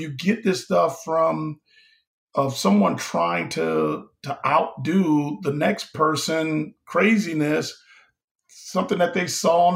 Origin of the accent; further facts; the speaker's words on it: Detroit, Michigan, United States; in my neighborhood growing up in Detroit.